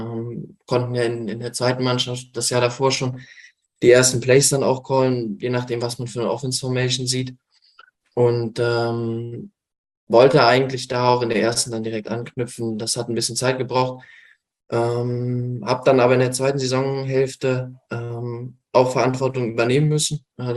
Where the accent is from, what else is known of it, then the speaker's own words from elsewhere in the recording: Cologne, North Rhine-Westphalia, Germany; Nee, ich komme aus Köln.